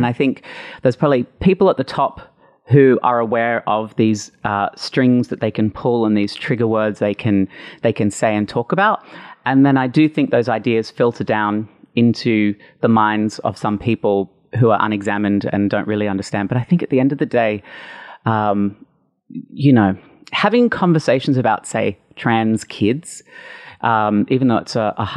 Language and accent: English; Brisbane, Queensland, Australia; moved away as an adult; So the year 2000, I moved to Sydney from Brisbane, and I realized I liked boys, and I was going to like gay bars up and down Oxford Street as an 18-year-old and seeing drag shows.